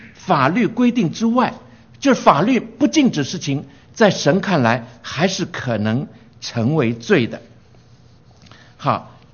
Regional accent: China; 我们中国人所说的叫做心里有什么，心里有鬼啊

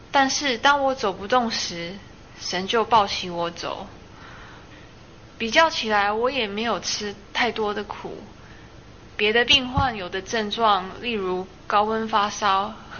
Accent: Taipei, Taiwan; born there; 我出生在台北。

